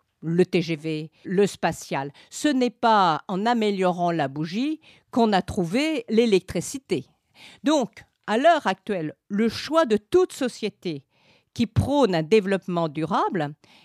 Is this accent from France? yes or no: yes; Nouvelle-Aquitaine, France; Je suis de la Creuse.